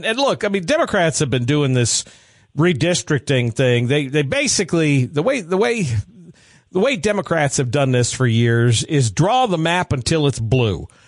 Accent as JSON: {"language": "English", "region": "Scotland", "country": "United Kingdom", "lives_now": "United States", "said": "I mean, I'm Scottish originally, you know, our family roots come"}